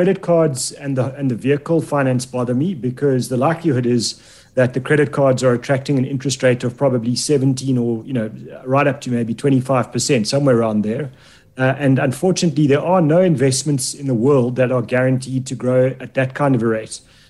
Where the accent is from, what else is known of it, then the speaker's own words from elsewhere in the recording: South Africa; So, you know, as a South African, you put your money in America thinking you've done a great job for your future generations.